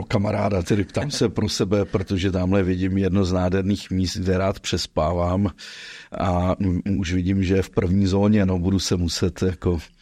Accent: Sokolov, Karlovy Vary Region, Czechia; jsi stejný rodák ze Sokolova jako já, tedy Karlovarský kraj

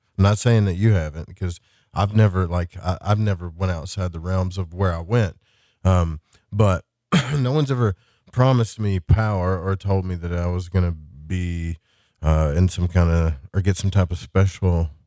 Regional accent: Southern United States, United States; But here's the thing. I'm from the South, so a Freemasonry in the South, we don't recruit people, really.

